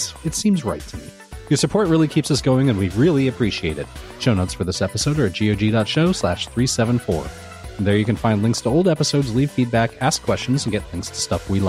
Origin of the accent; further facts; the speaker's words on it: India; It's from my home country, India